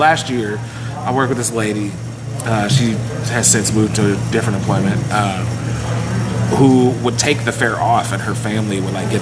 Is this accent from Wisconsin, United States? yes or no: no; Iowa, United States; Born and raised in Iowa, I've been to this thing 5 times